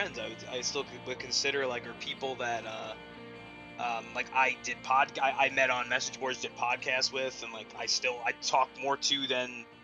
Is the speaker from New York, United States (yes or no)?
yes; Long Island, New York, United States; Yeah, I'm Long Island.